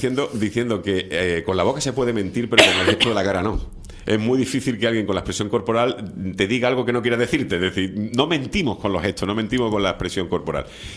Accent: Seville, Andalusia, Spain; moved away as an adult; como tengo ascendencia a Sevilla, yo nací en Sevilla, aunque no se me note. Llevo 33 años aquí, pero bueno, 24 estuve en Sevilla.

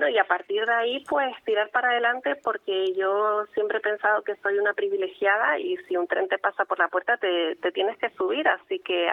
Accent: Canary Islands, Spain; que yo soy tinerfeña, pero siempre digo que La Palma es mi isla favorita

